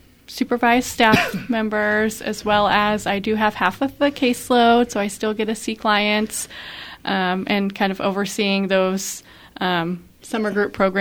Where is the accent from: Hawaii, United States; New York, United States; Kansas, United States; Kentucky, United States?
Kansas, United States; Emporia; So I grew up in Emporia, Kansas.